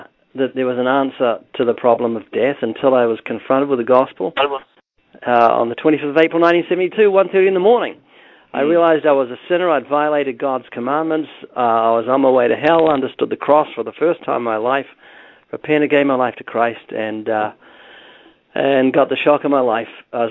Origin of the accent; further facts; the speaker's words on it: New Zealand; accent: New Zealand; now in United States; I was born twice in New Zealand. Notice the slight accents because I've only been in the U.S. 22 years, but I spent most of my life in, down under in New Zealand walking around upside down.